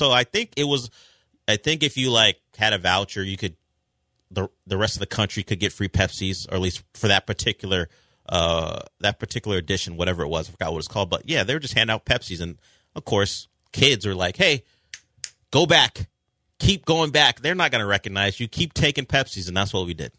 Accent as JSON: {"language": "English", "town": "Daytona", "region": "Florida", "country": "United States", "tie": "born there", "said": "In Florida, I was born in Daytona, so that's the home of Daytona 500."}